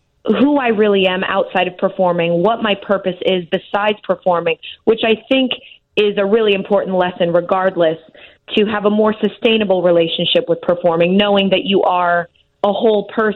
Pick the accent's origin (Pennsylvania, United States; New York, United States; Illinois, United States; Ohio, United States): Illinois, United States; Palatine; also born or lived in Downers Grove; born in Downers Grove, raised in Palatine mostly, yeah.